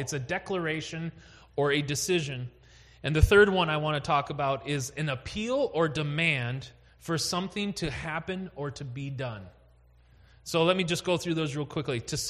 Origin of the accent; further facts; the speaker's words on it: North Dakota, United States; So I grew up in North Dakota, and the little town that I grew up in, my phone number was 255-2534.